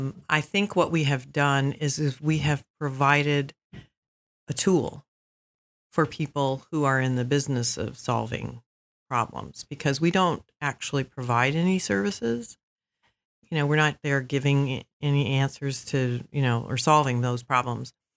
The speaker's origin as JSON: {"language": "English", "town": "Atlanta", "region": "Georgia", "country": "United States", "said": "I came from Atlanta, Georgia, and it's incredible to me the number of resources that we have for a small community."}